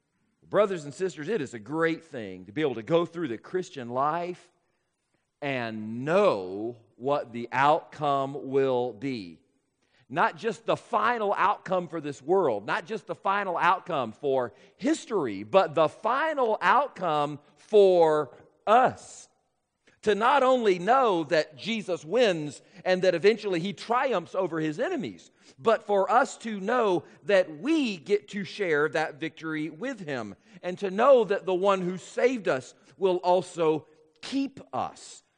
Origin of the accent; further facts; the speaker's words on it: Jacksonville, Florida, United States; born there; Many of you know I was born in Jacksonville, Florida, and as a result, I am a big Jaguars fan.